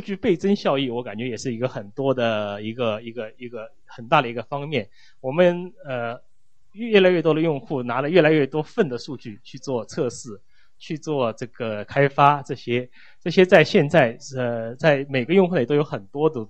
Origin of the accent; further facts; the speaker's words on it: Shanghai, China; 我是上海人的，我很喜欢听我们那里的一个叫评弹，苏州评弹